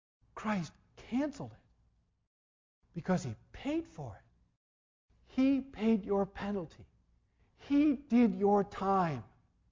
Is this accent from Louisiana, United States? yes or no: no; Nebraska, United States; When they did Charlie Starkweather in 1959 or 1960 in my hometown, it was an early spree killer. The lights around the Nebraska State Penitentiary dimmed